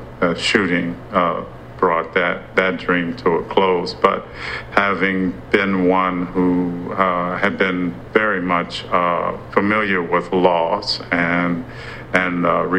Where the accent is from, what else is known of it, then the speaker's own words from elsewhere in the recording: Los Angeles, California, United States; Prior to that, I grew up in South Central. What was South Central? I guess has been rebranded as South Los Angeles now.